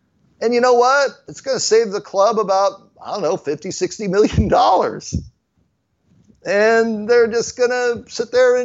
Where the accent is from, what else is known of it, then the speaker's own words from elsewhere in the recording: San Diego, California, United States; Growing up in San Diego, it was Jerry Coleman, and Jerry would call an infield fly a home run.